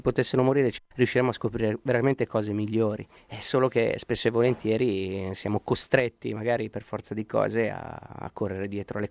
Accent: Lombardy, Italy; accent: Milanese; Sono di origini campane calabresi, sono un uomo del sud nonostante ho l'accento milanese.

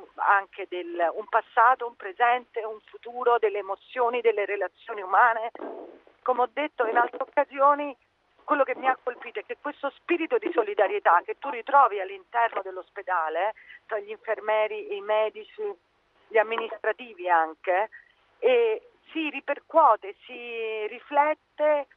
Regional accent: Rome, Lazio, Italy; perché sono romana per motivi, diciamo, personali

